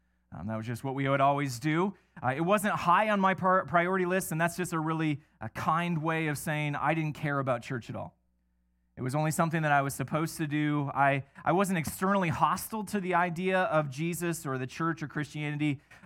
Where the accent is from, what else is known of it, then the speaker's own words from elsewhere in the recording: Iowa, United States; I was asked to be a part of a group of students starting a Bible study in my hometown. There was basically a juvenile delinquent center. It was a center for troubled youth in our community sent from all over the state of Iowa